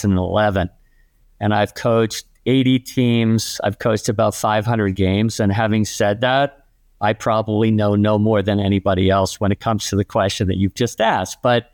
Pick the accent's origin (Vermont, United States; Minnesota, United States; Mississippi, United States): Vermont, United States; Burlington; I grew up in Burlington, Vermont, and we were all about hockey.